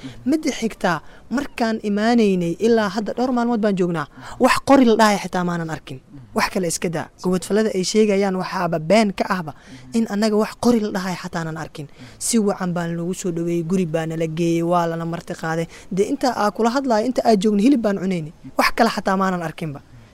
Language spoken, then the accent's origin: Somali; Barawe, South West State, Somalia; waxaan ka imid Baraawe